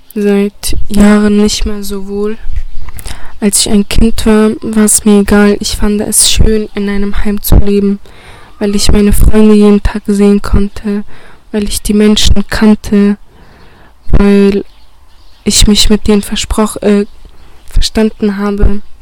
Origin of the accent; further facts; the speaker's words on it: Bosnia & Herzegovina; now in Freiburg, Germany; ich bin 17 Jahre alt. Ich komme aus Bosnien. Ich lebe in Freiburg in einem Flüchtlingsheim mit meinen 4 Geschwistern und meinen Eltern.